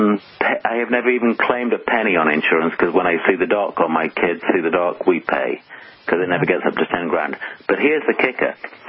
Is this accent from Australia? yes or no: no; United Kingdom; moved away; I'm from Britain